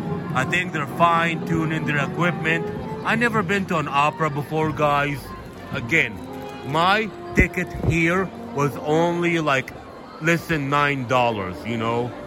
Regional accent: United States; $9 to me and you as an American, that ain't nothing.

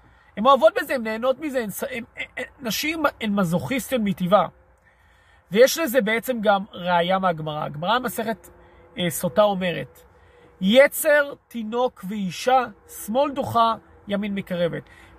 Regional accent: Ramat HaSharon, Tel Aviv District, Israel; אני גדלתי ברמת השרון.

